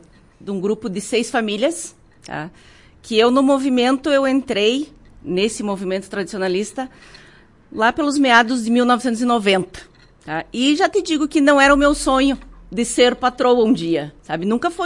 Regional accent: Rio Grande do Sul, Brazil; Mas, como bom gaúcho, né?

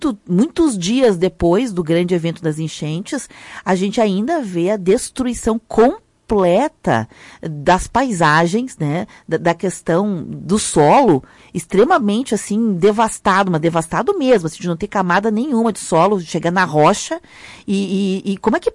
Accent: Rio Grande do Sul, Brazil; Nós estamos muito, enquanto gaúchos, falando

